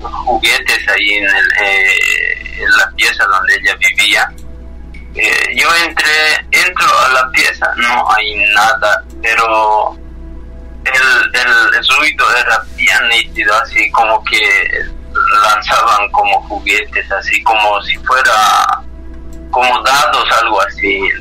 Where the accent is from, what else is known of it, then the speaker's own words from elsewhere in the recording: La Paz, Bolivia; yo soy justamente allá de Bolivia, La Paz, Bolivia, de la altura. Vivo exactamente de la localidad de Achacachi.